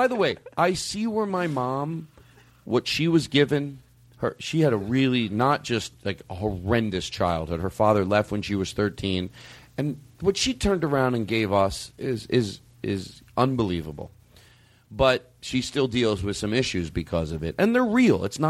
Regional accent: Philadelphia, Pennsylvania, United States; Well, I grew up in Philadelphia. When you leave from the airport, when you go to where you have to go, you pass refineries, oil tanks.

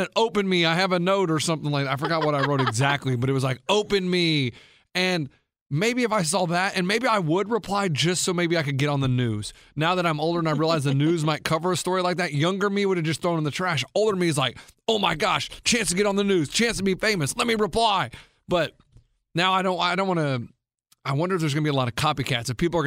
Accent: Kansas, United States; born there; I was born in Kansas too.

